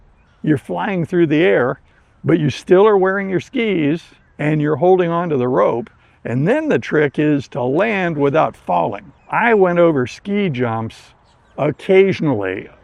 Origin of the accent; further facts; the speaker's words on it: East Coast, United States; also born or lived in West; And of course, when I grew up on the East Coast, it was very humid and we got used to it. But having lived in the West for so many years